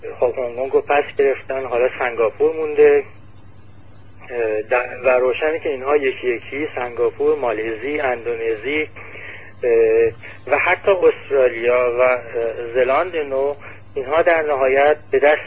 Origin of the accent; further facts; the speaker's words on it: Iran; ما حالا اون به عنوان یک ایرانی چه باید چه جبهه‌گیری بکنیم؟